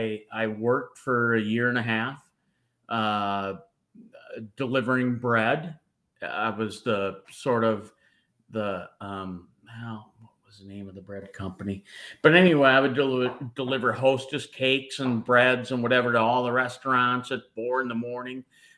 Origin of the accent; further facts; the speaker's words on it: Mankato, Minnesota, United States; Minnesota. I was born and raised in Mankato, Minnesota. 1967, I was born, October 16, 67.